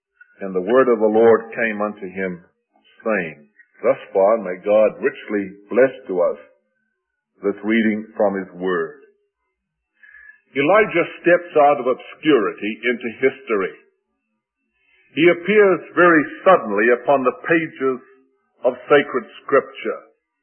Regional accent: South Africa; also born or lived in Zaire, DR Congo; I was born of British missionary parents in Zaire and spent the first 5 years of my life on the station of a work founded by Dan Crawford. Then my parents relocated in South Africa, during which time I was born again.

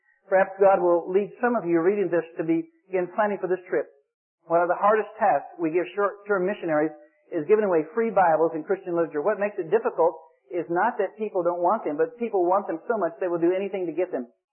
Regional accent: United States; And I'm an American and he's a Russian.

